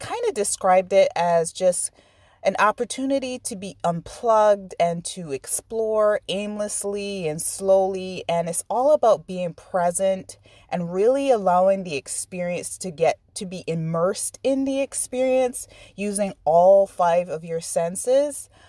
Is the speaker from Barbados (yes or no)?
yes; Barbados; I'm actually from the Caribbean, tiny little island called Barbados. And so being from a small island, this whole idea of driving long distances just wasn't a thing that I was used to.